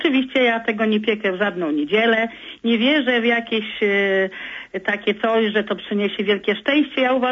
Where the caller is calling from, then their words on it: Toruń, Kuyavian-Pomeranian Voivodeship, Poland; z Torunia.